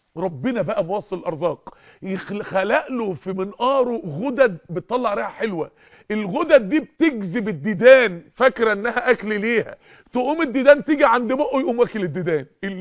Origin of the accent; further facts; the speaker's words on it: Mansoura, Dakahlia, Egypt; حوالي 18 19 سنه مش فاكر، 20 سنه كده وانا طالب في الكليه، فكنت عنده، هو من القاهره وانا من المنصوره